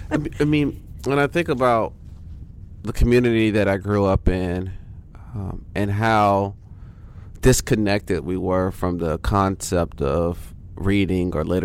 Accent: Valdosta, Georgia, United States; I grew up in Valdosta, Georgia.

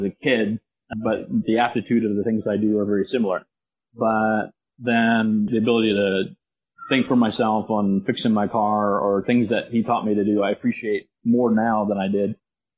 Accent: Muncie, Indiana, United States; now in Central Florida, United States; I am from Muncie, Indiana. A lot of great people were produced from there.

